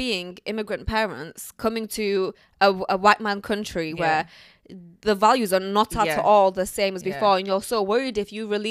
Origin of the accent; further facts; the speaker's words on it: Leeds, Yorkshire and the Humber, United Kingdom; so we grew up in Leeds. By the way, guys, I'm in my life. I'm in Leeds.